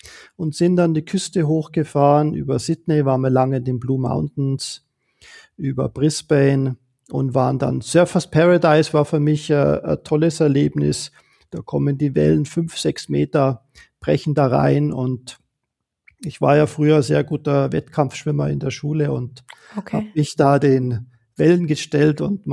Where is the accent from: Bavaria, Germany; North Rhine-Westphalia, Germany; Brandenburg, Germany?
Bavaria, Germany; ich bin ja im Berchtesgadener Land aufgewachsen. Direkt in den Bergen von klein auf war ich eigentlich dort in den Bergen unterwegs.